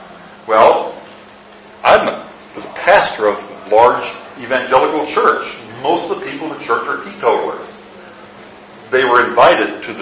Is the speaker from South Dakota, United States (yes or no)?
yes; South Dakota, United States; I grew up in South Dakota. We hunt.